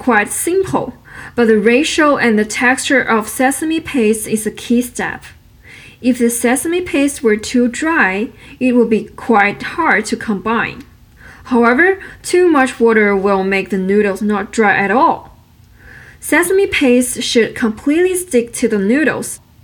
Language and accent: English; Wuhan, Hubei, China; English is a second language; In my hometown, Wuhan, hot and dry noodles have become a symbol of the city.